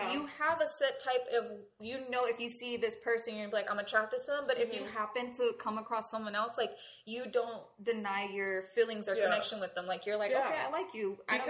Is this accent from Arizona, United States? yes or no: yes; Arizona, United States; also born or lived in Detroit; Like, just because I grew up here in Arizona, yeah, I'm from Detroit, but I grew up in Arizona. I have a certain accent. I don't have a back Midwestern accent.